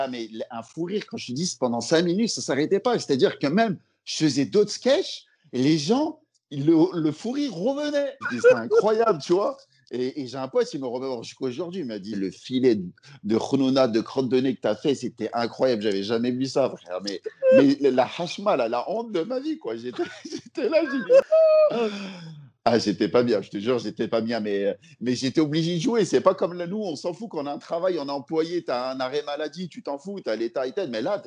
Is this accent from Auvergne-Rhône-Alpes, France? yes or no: yes; Lyon, Auvergne-Rhône-Alpes, France; now in Paris, France; quand je suis arrivé sur Paris, parce que moi, je suis lyonnais de base, et quand je suis arrivé sur Paris